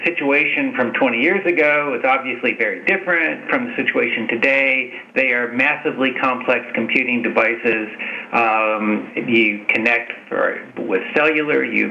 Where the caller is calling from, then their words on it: Seattle, Washington, United States; I am participating from Seattle. We are practicing appropriate social distancing here in Seattle.